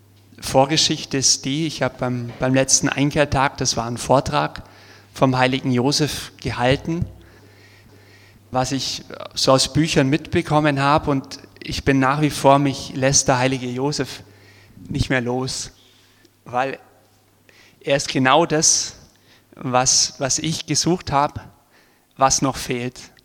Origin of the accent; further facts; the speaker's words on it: Augsburg, Bavaria, Germany; ich komme ursprünglich aus Augsburg, also bin ein Schwäble.